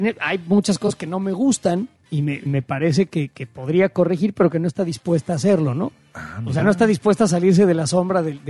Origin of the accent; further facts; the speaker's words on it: Mexico; Como ciudadano mexicano